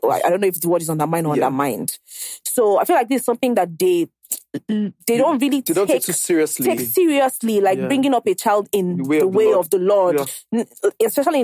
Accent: Ajegunle, Lagos, Nigeria; Well, growing up was not easy because I grew up in Ajegunle, and Ajegunle is not a place where you raise a child.

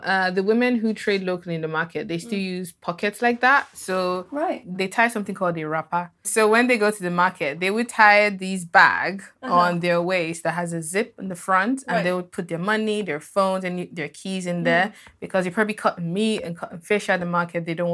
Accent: Delta, Nigeria; English is a second language; Women still use that back home because I'm from Nigeria and I'm from the South Delta states. I still see that like growing up.

